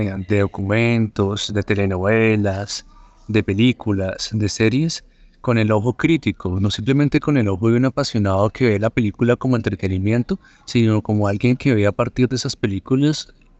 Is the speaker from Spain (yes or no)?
no; Colombia; Eso muestra mucho lo que nosotros somos como colombianos.